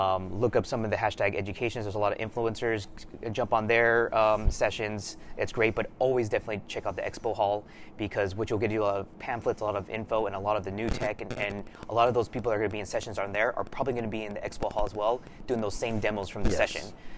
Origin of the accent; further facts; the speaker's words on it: Los Angeles, California, United States; you're from Ohio and I'm from Los Angeles.